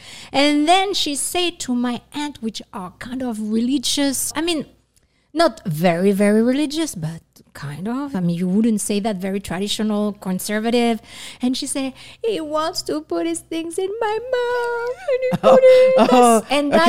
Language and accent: English; France; I come from Morocco, you come from Congo, Côte d'Ivoire. And although we were born in France and we were raised in France